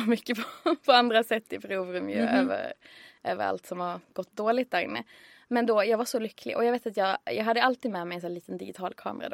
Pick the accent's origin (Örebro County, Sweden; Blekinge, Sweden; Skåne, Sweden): Skåne, Sweden; moved away as an adult; now in Stockholm, Sweden; när jag tog studenten 2010 och sen flyttade till Stockholm 2011, för jag är från Skåne.